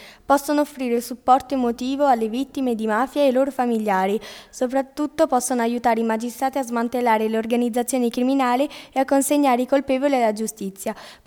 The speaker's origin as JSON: {"language": "Italian", "town": "Palermo", "region": "Sicily", "country": "Italy", "tie": "born there", "said": "sono nata a Palermo il 5 luglio del 1945."}